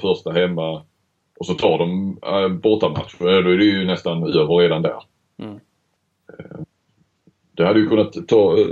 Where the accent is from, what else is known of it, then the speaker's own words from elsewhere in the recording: Skåne, Sweden; jag har jobbat i Stockholm i 14 år så jag vet vad jag pratar om. Men vad fan, det hör man, jag är ju skåning.